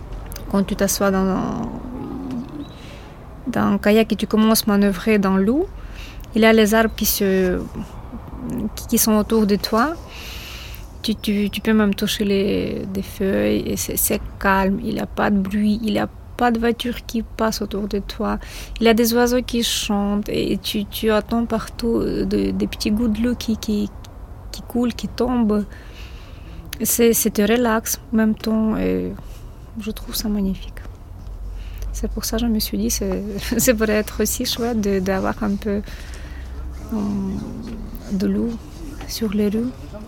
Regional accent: Ukraine; now in Brussels, Belgium; je suis ukrainienne, j'habite ici en Belgique depuis 13 ans et toujours au mille Bruxelles, quartier à Naissance.

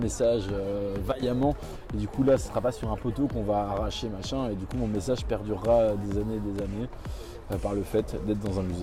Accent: Nouvelle-Aquitaine, France; now in Belgium; Du Poitou-Charentes. Moi, je veux pas cracher dans la soupe, j'adore mon pays

